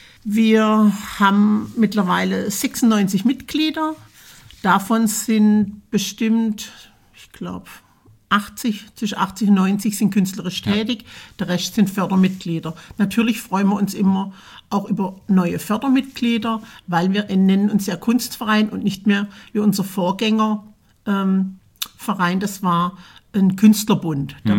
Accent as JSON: {"language": "German", "town": "Krautheim", "region": "Baden-Württemberg", "country": "Germany", "tie": "born or raised there", "said": "Ich bin in Krautheim zur Schule gegangen."}